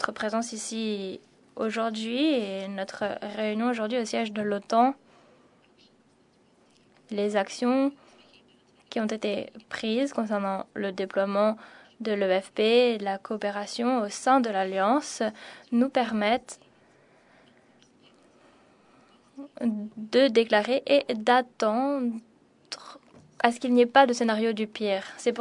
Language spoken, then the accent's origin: French; Latvia; Question rapide. Je viens de Lettonie.